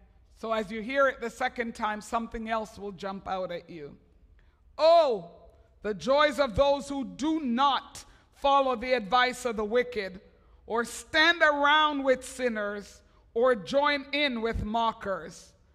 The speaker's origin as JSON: {"language": "English", "town": "Montreal", "region": "Quebec", "country": "Canada", "tie": "born or raised there", "said": "I was in my hometown of Montreal this week"}